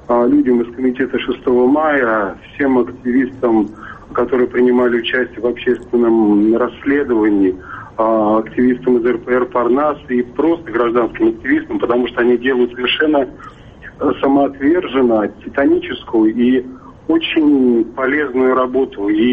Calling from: Moscow, Russia; я звоню из Москвы.

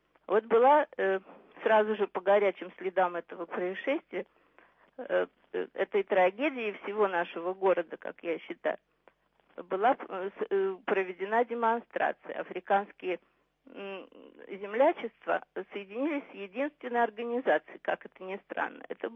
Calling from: Saint Petersburg, Russia; Я историк из Петербурга.

